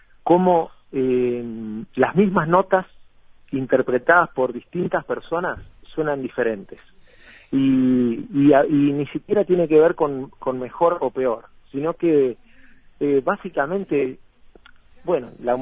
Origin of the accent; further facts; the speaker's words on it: Santa Fe, Argentina; somos cuatro integrantes, provenimos de la zona de Rosario, sobre la vereda de Río Paraná, acá en Argentina. Sí, somos tres de una ciudad que se llama Capitán Bermúdez, y un rosarino